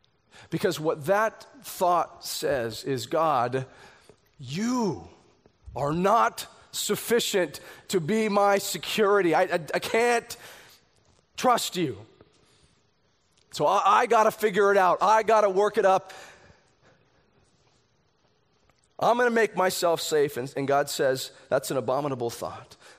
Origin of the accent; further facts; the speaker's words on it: United States; I'm an American. I have so much.